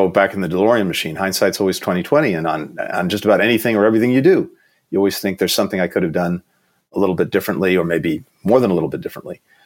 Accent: New York, United States; I have to say I'm originally from New York, so I'm really a Knicks fan.

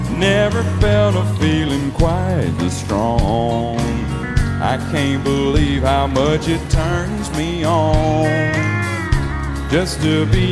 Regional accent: Hannah, South Carolina, United States; moved away as an adult; now in Nashville, United States; I'm originally from Hannah, South Carolina, and moved to Nashville in 1998 and just went there to finish school at Belmont University

